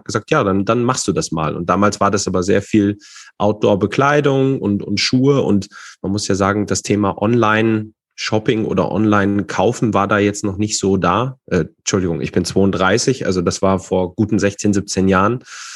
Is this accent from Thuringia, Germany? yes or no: no; Fulda, Hesse, Germany; Und dann komme und bin aus Fulda, zwar nicht gebürtig, aber sehr schnell hierher gezogen.